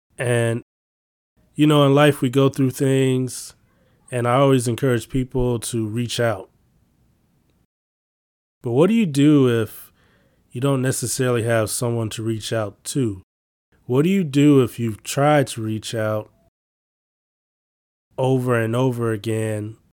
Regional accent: Chicago, Illinois, United States; I'm from Chicago.

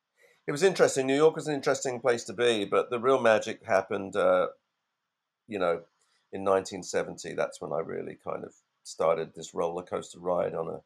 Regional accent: London, United Kingdom; My friend Musty, who was a Turkish kid that I grew up with in London

